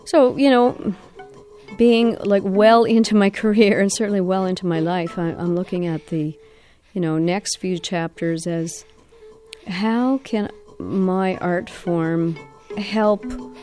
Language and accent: English; the Maritimes, Canada; and it was just such a wonderful frontier and a great contrast from growing up in the Maritimes.